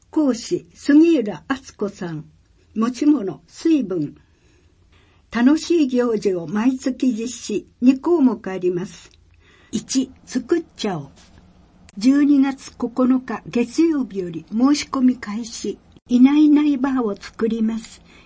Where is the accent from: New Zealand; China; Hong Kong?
New Zealand; Japanese is a second language; now in Japan; しかし私の出身国ニュージーランドではクリスマスといえば海、バーベキュー、ビールやスポーツです。